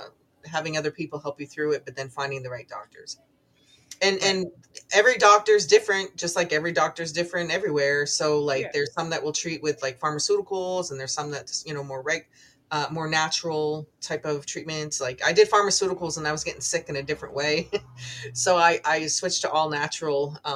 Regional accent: Maine, United States; I came here from Northern Maine, and I'm seeing Maine turn into PA almost.

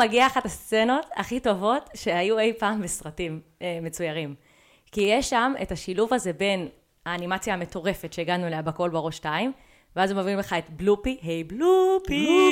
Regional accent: Giv'at Ze'ev, West Bank, Palestine; למדתי בגבעת זאב, ביסודי של גבעת זאב, איפה שגרתי כל הילדות שלי

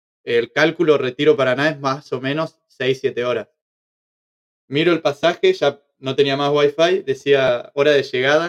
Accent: Entre Ríos, Argentina; accent: Entre Ríos; pero que hablen entrerriano, que es mi provincia, que hablen con mi tonada o con más tonada que yo, que no tengo tanta tonada, me resulta raro.

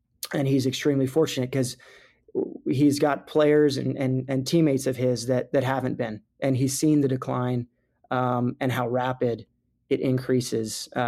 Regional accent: Florida, United States; I grew up lobstering down in the Keys.

